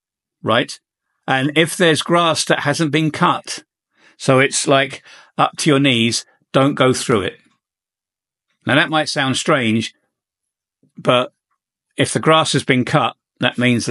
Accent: London, United Kingdom; And for me, going back to my hometown of London now, I think I would be a little bit worried about crime.

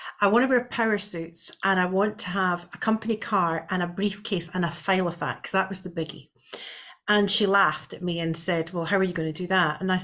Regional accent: Edinburgh, Scotland, United Kingdom; I'm originally from Edinburgh.

